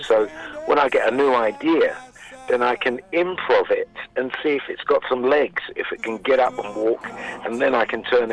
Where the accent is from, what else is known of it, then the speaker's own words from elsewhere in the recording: United Kingdom; born there; although I'm also British as well by birth.